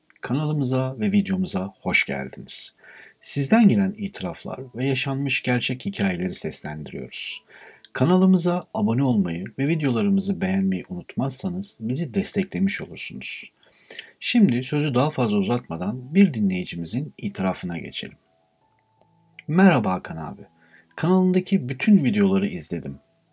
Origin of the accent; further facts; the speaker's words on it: Manisa, Turkey; Aslen biz Manisalıyız.